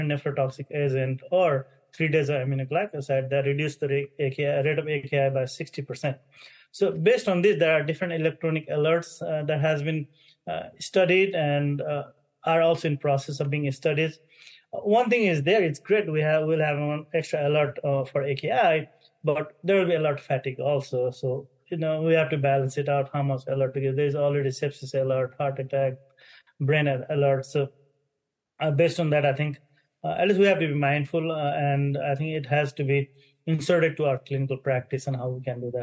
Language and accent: English; Nepal; For fun, I'm from Nepal